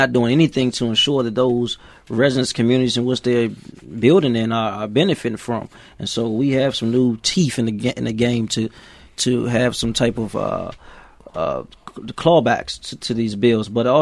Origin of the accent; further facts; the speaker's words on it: Washington, District of Columbia, United States; I grew up raised in Ward 8.